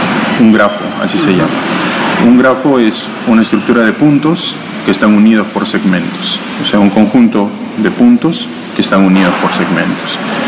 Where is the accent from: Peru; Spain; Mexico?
Peru; moved away as an adult; now in Russia; yo estaba a cargo en Perú del entrenamiento y de las Olimpiadas en mi país